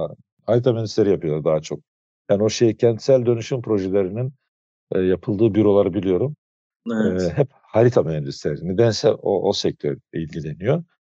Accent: Kırıkhan, Hatay, Turkey; şehrimin, benim doğup büyüdüğüm yer, tek katlı evlerin olduğu bir şehirdi orası çocukluğumda. Yani 20 bin nüfusu olan tek katlı evlerden oluşuyordu. Hatay'ın tam ortasında Kırıkhan.

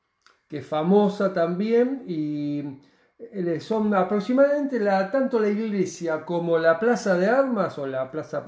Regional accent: Argentina; cuando decís que sos argentino, aunque uno no sea hincha o sí de Boca, siempre se lo recuerdan a toda la gente.

